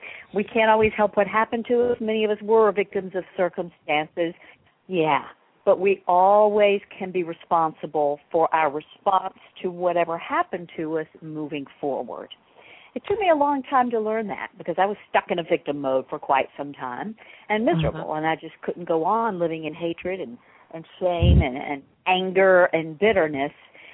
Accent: the South, United States; Because where I was raised in the South, we just didn't talk about those.

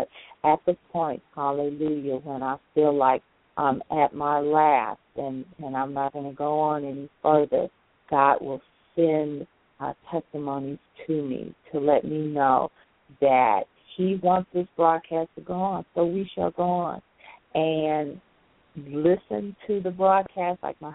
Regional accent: Chicago, Illinois, United States; We're from Chicago, back home.

